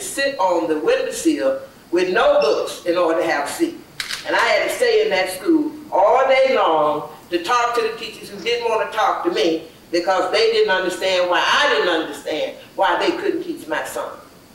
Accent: Memphis, Tennessee, United States; moved away as an adult; now in Cleveland, United States; Now, I'm a product of the Huff community. I came from Memphis, Tennessee to get away from segregation. And I ran into it in Cleveland, in Huff.

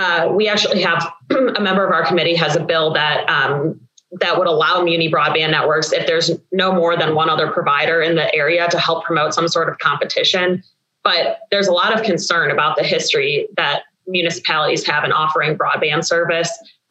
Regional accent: Midwest, United States; And yes, I am a Midwesterner, which you could probably tell after 5 seconds of me talking

